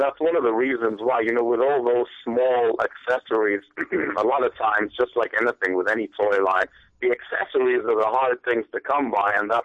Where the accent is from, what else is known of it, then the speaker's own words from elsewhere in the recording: England, United Kingdom; born there; I was born in England